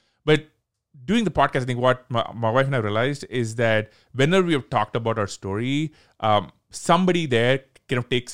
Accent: Chennai, Tamil Nadu, India; we grew up in India, in a city called Chennai. It's in the south.

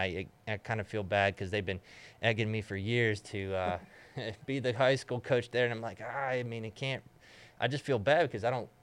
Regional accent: Pennsylvania Furnace, Pennsylvania, United States; also born or lived in State College; Well, actually, I was born in State College, so I've been in this area my whole life, ever since I was born. And I grew up in a little area, Pennsylvania Furnace, which is right there on the other side of Warriors Mark.

